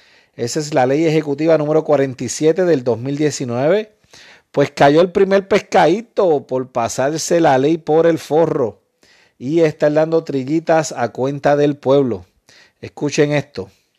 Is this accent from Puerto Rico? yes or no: yes; Puerto Rico; un resumen de noticias que nos levantan el ánimo como boricuas